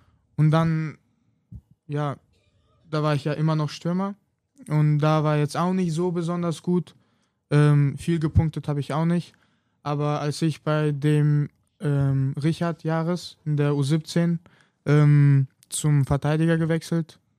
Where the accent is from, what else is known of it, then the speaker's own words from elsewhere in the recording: Latvia; first language Russian; German is a second language; now in Germany; Mit Lettisch ist auch so eine Sache, ich konnte das früher richtig gut, aber nachdem ich halt nach Deutschland gezogen bin, habe ich das einfach nicht mehr gebraucht, weil mit meinen Eltern spreche ich ja Russisch.